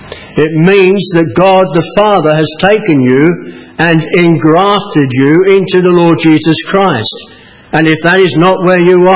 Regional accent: England, United Kingdom; As an Englishman, I was saying, and I was told I ought to say this to you, as an Englishman this morning in Wales

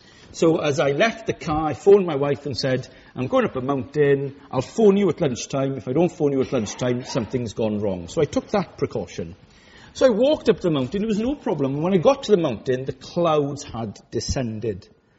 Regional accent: Wales, United Kingdom; I come from West Wales. I was brought up in the foots of the hills and the mountains.

